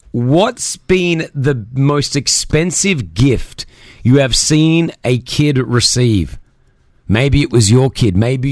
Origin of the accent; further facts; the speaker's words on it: Australia; Growing up in Australia